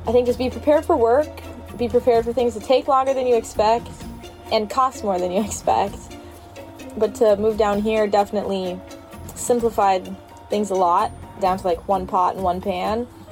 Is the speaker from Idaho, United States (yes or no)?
yes; Idaho, United States; now in Detroit, United States; I grew up in Idaho. I, like, never even noticed sailboats. Didn't know anything about it. And then after college, when I moved to Detroit, I was new to the city.